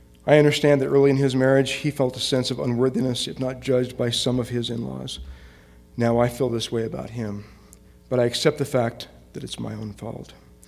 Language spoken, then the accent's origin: English; Utah, United States; At church, I bumped into an acquaintance from my hometown in Utah.